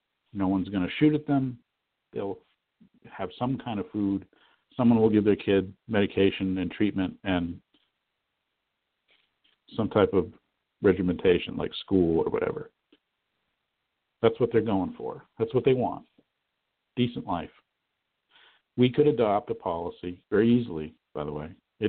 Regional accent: United States; I mean, I was raised in the America of the Peace Corps, where we at least made an attempt.

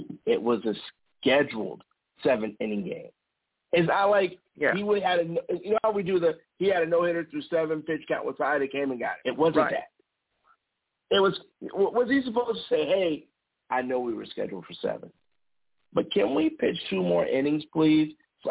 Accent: Chicago, Illinois, United States; I grew up in Chicago.

